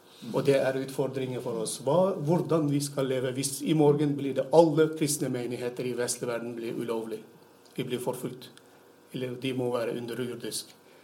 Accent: Turkey; Swedish is a second language; Jag är en turker. Jag älskar mitt land, min nation, mycket mer än någon andra.

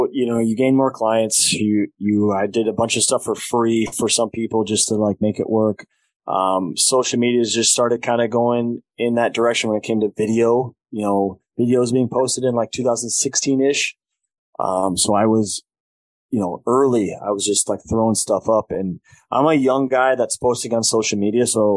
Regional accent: Sioux Falls, South Dakota, United States; I'm in Sioux Falls.

